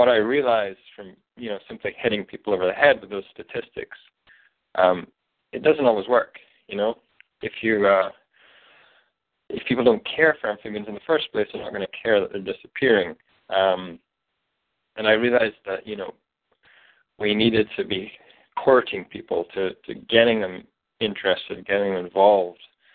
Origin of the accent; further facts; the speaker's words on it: Scotland, United Kingdom; I grew up in Scotland, where I would spend my summers in the highlands of the northwest